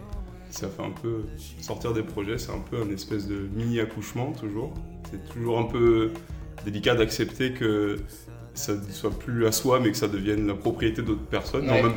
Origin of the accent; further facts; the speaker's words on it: Martinique; de mon lien ancestral à ma terre de sang qui est le Sénégal et ma terre de cœur qui est la Martinique, là où j'ai grandi.